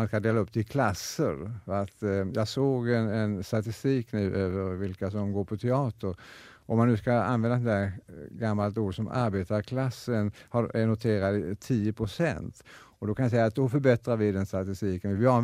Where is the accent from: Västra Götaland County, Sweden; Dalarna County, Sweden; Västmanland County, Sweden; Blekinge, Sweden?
Blekinge, Sweden; Karlshamn; born there; now in Stockholm, Sweden; Jag är född i Karlshamn, ja. Jag är riktig blekinge. Jag är född in i Karlshamns stad. Men jag har ju tyvärr inte bott där i sådär väl. Sammanlagt har jag väl bott i Karlshamn en 13 år